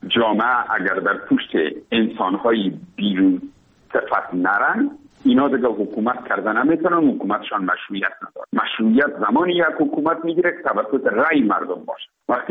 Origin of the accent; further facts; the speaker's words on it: Afghanistan; ما افغان هستیم.